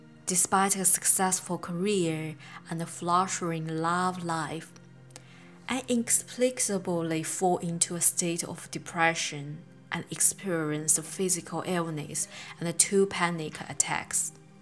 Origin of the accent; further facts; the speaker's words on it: Jinan, Shandong, China; It was a day filled with chaos and tragedy in my hometown of Jinan.